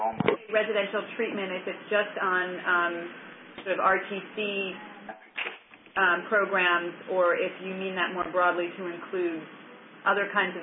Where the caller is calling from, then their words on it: New York City, New York, United States; I'm calling in from New York City.